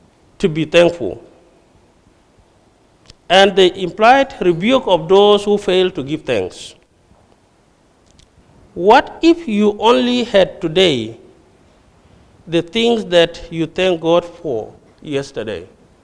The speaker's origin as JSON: {"language": "English", "town": "Bor", "region": "Jonglei", "country": "South Sudan", "said": "in my country, I come from South Sudan, in my state capital of Bor, Jonglei State, in South Sudan, we had a village."}